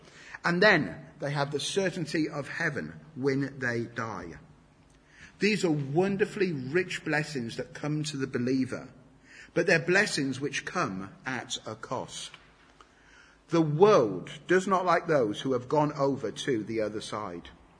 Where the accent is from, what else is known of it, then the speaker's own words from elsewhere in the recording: United Kingdom; As British people, we may struggle with this because we love to find middle ground